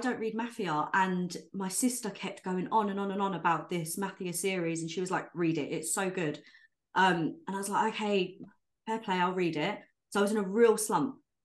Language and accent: English; United Kingdom; they say that my books are very British. I never thought that before. Because I'm just reading them as a British person.